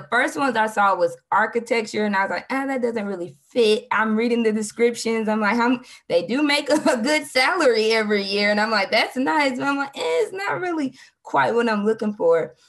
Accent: Huntsville, Alabama, United States; And I lived in Alabama. So I'm from Alabama, Huntsville.

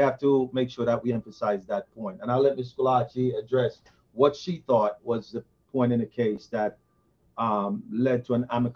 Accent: Hopewell, Hanover Parish, Jamaica; now in United States; originally born and raised in Hopewell, Hanover. Went to Herbert Morrison and migrated to the United States in 1984.

